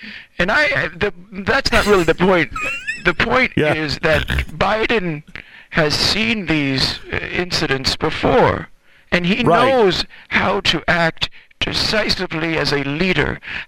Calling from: Sun City, Florida, United States; I'm calling from Sun City, Florida.

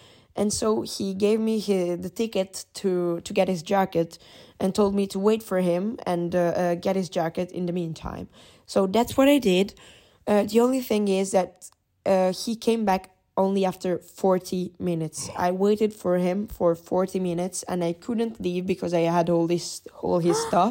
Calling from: Italy; English is a second language; Hey, I'm an international listener of yours. I'm from Italy.

